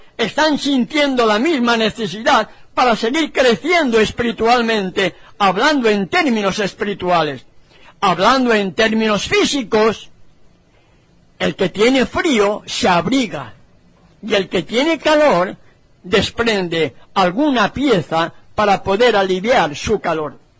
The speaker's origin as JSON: {"language": "Spanish", "town": "Valencia", "region": "Valencian Community", "country": "Spain", "tie": "born or raised there", "said": "En Valencia, en la tierra donde yo nací y me crié"}